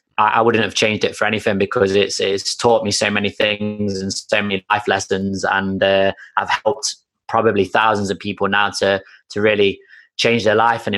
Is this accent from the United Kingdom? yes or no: yes; Nottingham, East Midlands, United Kingdom; I opened my own gym here in my hometown of Nottingham in the UK.